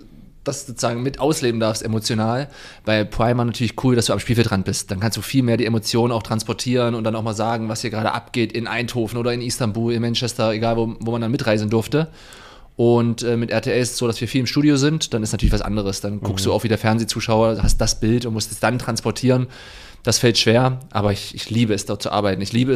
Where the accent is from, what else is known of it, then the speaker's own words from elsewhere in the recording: Freiburg, Baden-Württemberg, Germany; als Freiburger liebe ich schon Käsekuchen